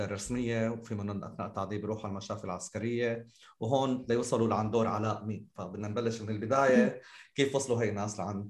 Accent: Syria; فممكن يكون لنا نحن كسوريين درس تاريخ

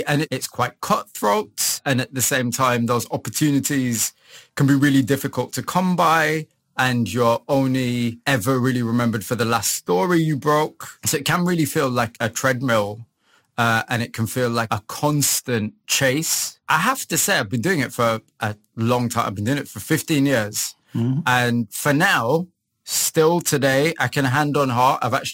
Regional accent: Huddersfield, Yorkshire and the Humber, United Kingdom; I was born in Huddersfield. I'd say very kind of average working class family. I'm the son of immigrants. So my parents came from Pakistan in the late 60s.

